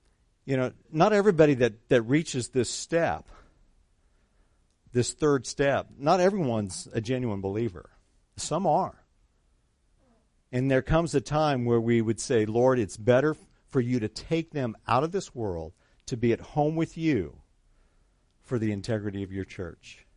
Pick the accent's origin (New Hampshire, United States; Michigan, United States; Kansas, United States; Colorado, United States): Colorado, United States; You know, I grew up in Colorado many, many years ago